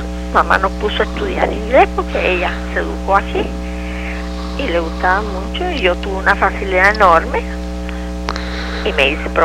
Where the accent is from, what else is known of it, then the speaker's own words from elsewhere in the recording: Matanzas, Cuba; also born or lived in Havana; De La Habana, yo nací en La Habana, pero Matanzas, era de la ciudad de Matanzas, de una familia muy conocida y muy querida.